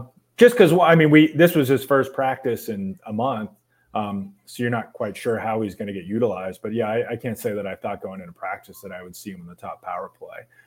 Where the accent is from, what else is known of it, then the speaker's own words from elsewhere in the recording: Butler, Pennsylvania, United States; So I'm 41. I'm from Butler. I was a high school goalie.